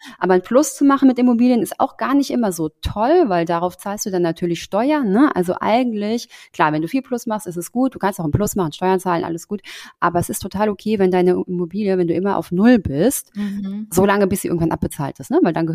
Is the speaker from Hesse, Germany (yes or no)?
yes; Frankfurt, Hesse, Germany; Also ich bin aus Frankfurt und ich habe Wohnungen in Berlin, aber ich wohne zum Beispiel zur Miete.